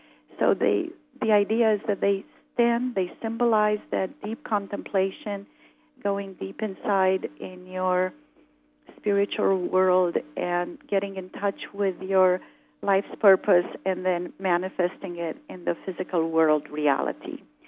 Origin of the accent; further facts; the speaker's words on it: Romania; And so I went back to Romania, and I went to my hometown to an orphanage there